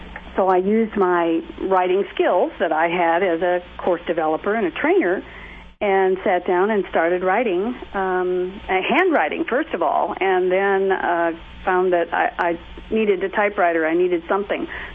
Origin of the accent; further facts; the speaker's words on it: Springfield, Illinois, United States; Well, I was born and raised in Springfield.